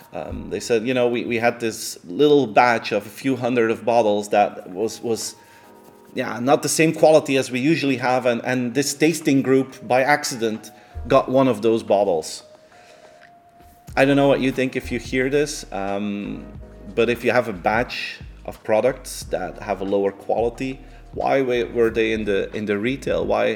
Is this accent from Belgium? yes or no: yes; Belgium; English is a second language; Most of you know that I am from Belgium, and there we have in Belgium a strong beer culture.